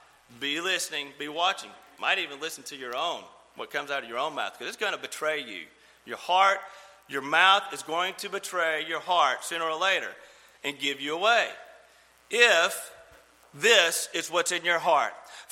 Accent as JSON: {"language": "English", "town": "Crosbyton", "region": "Texas", "country": "United States", "tie": "born or raised there", "said": "My hometown of Crosbyton is about, probably from my back porch, about 9 miles away."}